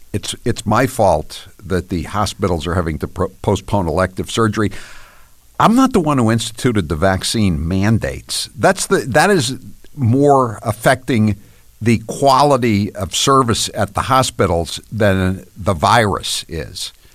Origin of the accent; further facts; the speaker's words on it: United States; You know, I'm an American, right?